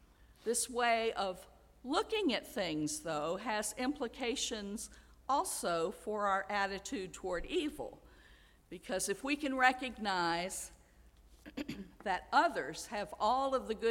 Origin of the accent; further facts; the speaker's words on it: Charlottesville, Virginia, United States; and most recently in my hometown of Charlottesville.